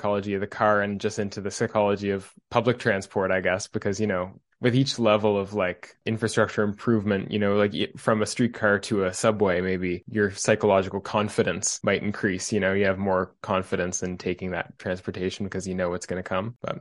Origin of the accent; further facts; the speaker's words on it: Halifax, Nova Scotia, Canada; My hometown is Halifax, Nova Scotia, a complete other side of the country from Vancouver.